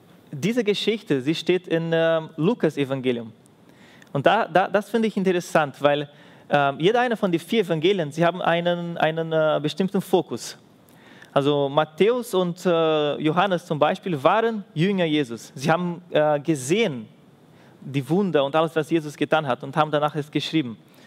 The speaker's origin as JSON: {"language": "German", "country": "Brazil", "second_language": "German", "said": "Und ich komme aus Brasilien"}